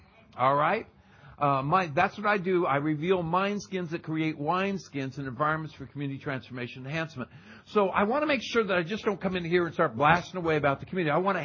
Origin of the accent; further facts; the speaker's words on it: Phoenix, Arizona, United States; I am from Phoenix, Arizona. All right, we're in the southwest corner of the United States. We're the dry places.